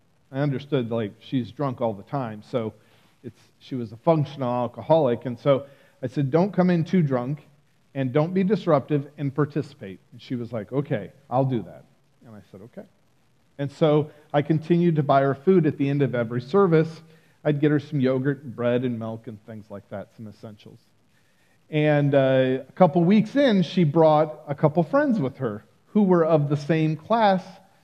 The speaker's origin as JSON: {"language": "English", "region": "Iowa", "country": "United States", "tie": "born or raised there", "also_born_or_lived": "Ukraine", "said": "I grew up in Iowa, so it's pretty snowy."}